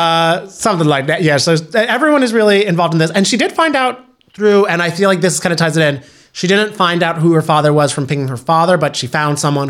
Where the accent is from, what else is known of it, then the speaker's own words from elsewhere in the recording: Ireland; I'm Irish and I have bad skin.